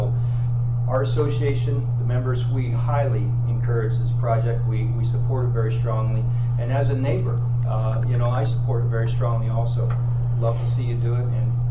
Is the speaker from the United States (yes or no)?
yes; Racine, Wisconsin, United States; I'm from Racine and have been in public service in one fashion or another all of my adult life, actually.